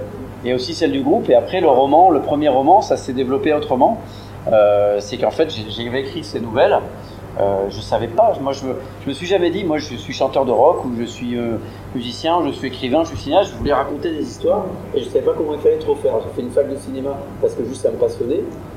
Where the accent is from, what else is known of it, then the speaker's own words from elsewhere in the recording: Montélégé, France; Moi, j'ai grandi ici, à Montélégé, à côté.